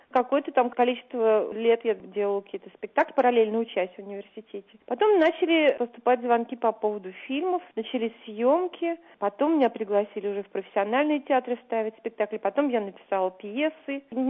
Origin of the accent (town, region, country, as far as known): Moscow, Russia